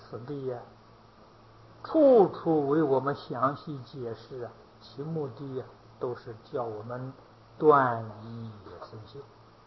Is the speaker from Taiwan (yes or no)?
no; China; 我们中国人讲五行呢，古时候印度人也讲啊